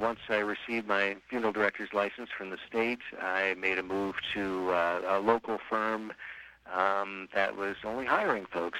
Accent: Santa Maria, California, United States; I came to work in Bakersfield, actually. I was born and raised in Santa Maria.

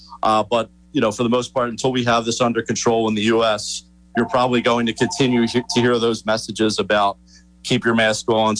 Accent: Philadelphia, Pennsylvania, United States; I'm in the Washington area, so that's a touchy subject. I'm from Philadelphia, so I'm a Phillies guy.

